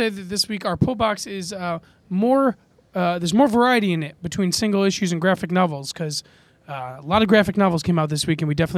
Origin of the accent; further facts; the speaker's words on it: United States; growing up in the United States, we get a certain side of Castro in our education system.